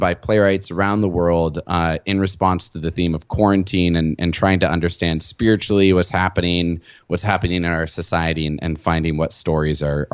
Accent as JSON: {"language": "English", "town": "Washington", "region": "District of Columbia", "country": "United States", "tie": "born or raised there", "also_born_or_lived": "Canada", "lives_now": "New York City, United States", "said": "brought our whole family down to Washington, D.C. So I grew up in Washington, D.C."}